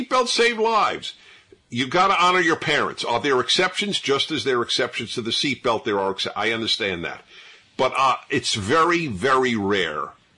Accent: New York, United States; I grew up in New York, and I played in Madison Square Garden for 56 seconds.

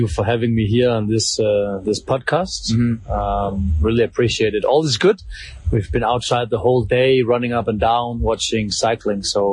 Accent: Denmark; now in Lusaka, Zambia; I'm from Denmark. I work as an Africa correspondent. I'm a journalist. Mm-hmm. I'm currently based in Zambia, in the beautiful neighboring country to Namibia.

